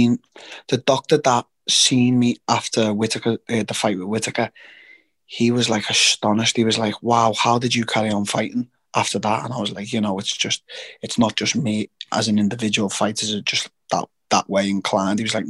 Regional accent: England, United Kingdom; So, you know, I'm rooting for Leon, obviously, as an English guy.

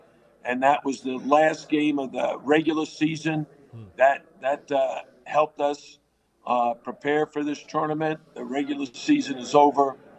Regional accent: Bronx, New York, United States; Well, I grew up in the Bronx.

